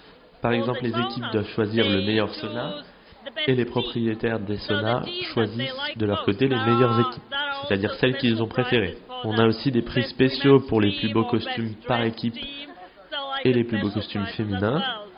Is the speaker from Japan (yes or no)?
yes; Japan; French is a second language; Nous venons du Japon, on participe à cet événement en tant que promoteur de la culture japonaise.